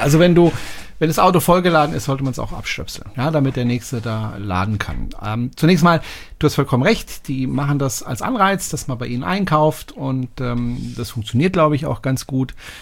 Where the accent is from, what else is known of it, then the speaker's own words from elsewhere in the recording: France; ich sage das jetzt mal als Franzose